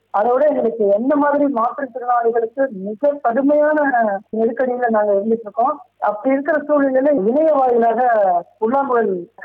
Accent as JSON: {"language": "Tamil", "town": "Rasipuram", "region": "Tamil Nadu", "country": "India", "tie": "born or raised there", "said": "என்னுடைய சொந்த ஊர் வந்து தமிழகத்துல நாமக்கல் மாவட்டம் மாவட்டத்துல இங்க ராசிபுரம் அப்படிங்கிற ஊர்ல இருக்கேன் ஐயா."}